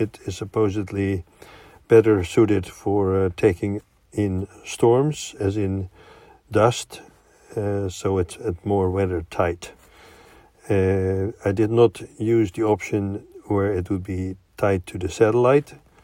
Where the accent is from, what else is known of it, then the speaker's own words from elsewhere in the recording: Naaldwijk, South Holland, Netherlands; I did not need to go to my hometown yet, in Naaldwijk.